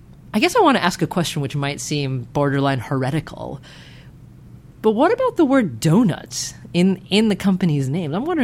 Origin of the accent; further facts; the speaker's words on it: West Coast, United States; I didn't know growing up on the West Coast.